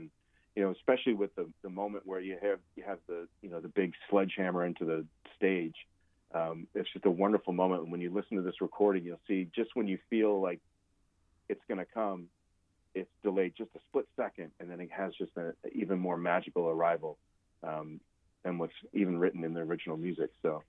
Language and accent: English; Syracuse, New York, United States; I lived at home for a couple years during college, and since I grew up in Syracuse and I went to the university